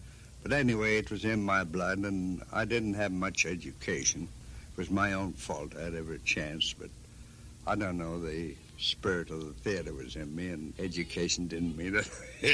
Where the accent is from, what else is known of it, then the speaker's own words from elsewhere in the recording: Glasgow, Scotland, United Kingdom; also born or lived in Lancashire / Durham / Tyneside; I was born in Lancashire, but I was raised in several parts, in Durham, around the Tyneside, and finally up in Glasgow, Scotland. I received most of my education.